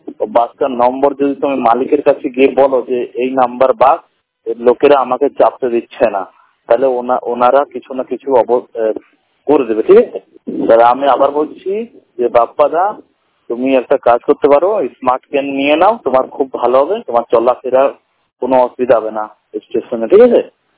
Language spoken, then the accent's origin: Bangla; Allahabad, Uttar Pradesh, India; আমার বাড়ি হলো ইলাহাবাদ।